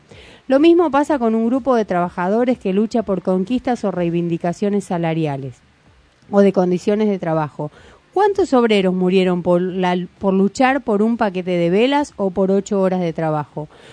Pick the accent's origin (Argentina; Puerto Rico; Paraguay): Argentina; Haciendo un recorrido por nuestra historia como argentinos, podemos comprobarlo.